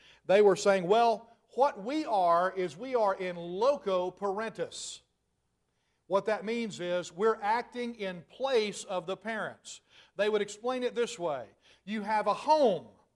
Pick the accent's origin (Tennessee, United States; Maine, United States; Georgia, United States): Tennessee, United States; Spring Hill; is from my hometown of Spring Hill, Tennessee, in 1909.